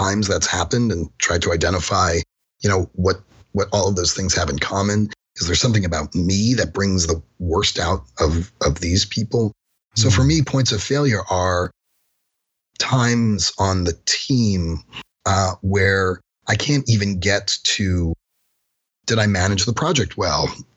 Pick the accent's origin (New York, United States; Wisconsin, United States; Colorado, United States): New York, United States; Manhattan; I grew up in Greenwich Village in Manhattan.